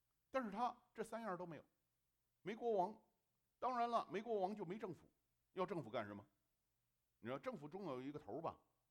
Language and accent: Chinese; China; 我们都是中国人哈，都懂点